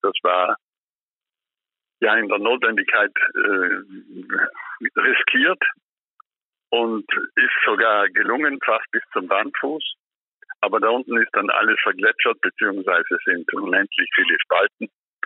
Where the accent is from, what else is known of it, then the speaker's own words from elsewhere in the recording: Trentino-Alto Adige, Italy; Dolomitenpässe zum Beispiel, um aus meiner Heimat etwas zu erzählen.